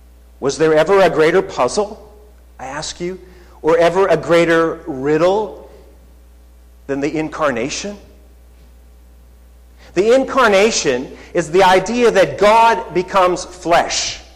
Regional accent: the Prairies, Canada; I grew up in Canada, and we weren't studying great American authors, and certainly not ones of the South that talked about things that, you know, a poor, you know, white prairie boy

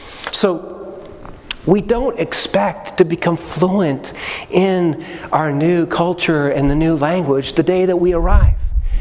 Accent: Canada; I came from Canada, and I had long underwear on.

